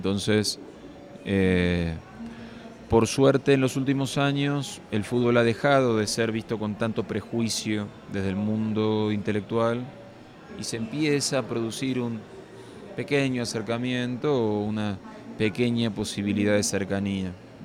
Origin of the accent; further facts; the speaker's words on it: Argentina; fue un medio con el que muchas generaciones de argentinos y de latinoamericanos, me atrevo a decir, nos criamos